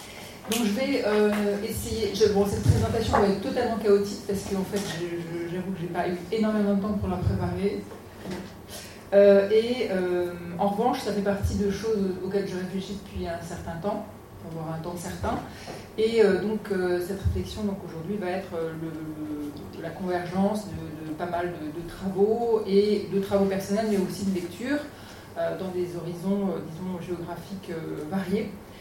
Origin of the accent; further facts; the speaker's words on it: France; born there; je suis arrivée au nord de mon pays natal, qui est la France, et je continue à essayer d'avoir un pied ici et là